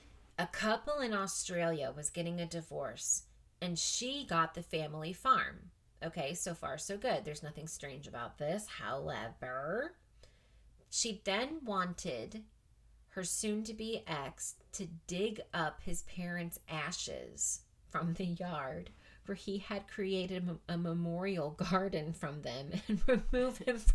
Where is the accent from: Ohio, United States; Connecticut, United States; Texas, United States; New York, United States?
Texas, United States; And then I'm going to read you crazy stories from Tales from Texas, which is my home state.